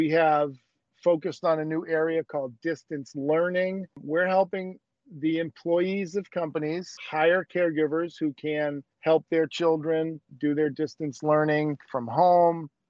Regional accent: Ireland; You know, as an Irish guy, I really believe in that.

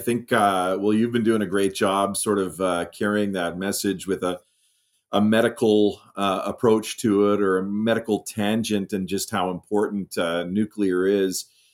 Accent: Moncton, New Brunswick, Canada; when I was 11 or 12 years old as a Boy Scout growing up in Moncton, New Brunswick

